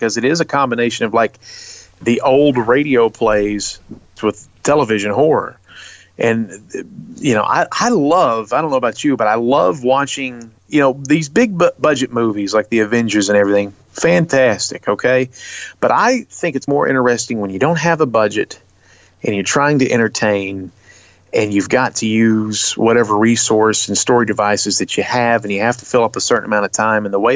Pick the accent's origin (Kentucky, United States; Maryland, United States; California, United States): Maryland, United States; Baltimore; now in Tennessee, United States; me and Luke, he's from Chicago, I'm from Baltimore, we're both in Tennessee